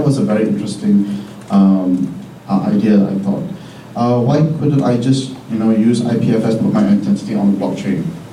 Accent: Malaysia; I'm from Malaysia.

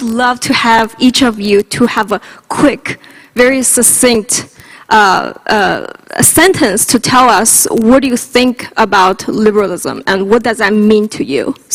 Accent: China; my story living in China, growing up in China, had this experience of secondhand liberalism

